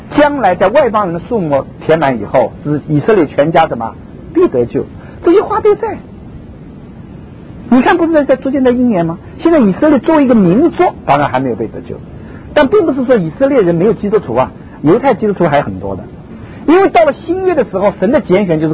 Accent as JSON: {"language": "Chinese", "country": "China"}